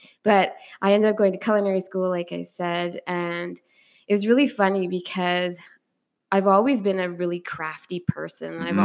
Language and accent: English; Peterborough, Ontario, Canada; So I am hometown proud. Born and raised in Peterborough, and I just love it here. I always have.